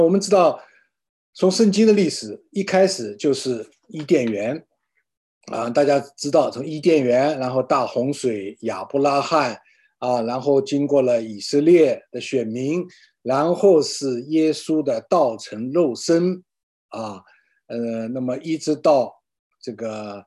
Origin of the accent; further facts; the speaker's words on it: China; 我们中国人的传统啊。春节是一个大的节日，是我们中国人来说应该说是一个最重要的节日啊。